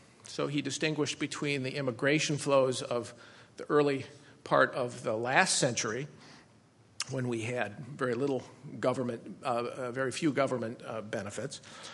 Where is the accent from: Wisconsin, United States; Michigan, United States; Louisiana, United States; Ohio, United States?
Wisconsin, United States; Green Bay; spent 6 months as a college sophomore working the night sports desk at the Green Bay Press-Gazette in my hometown from 6 to midnight.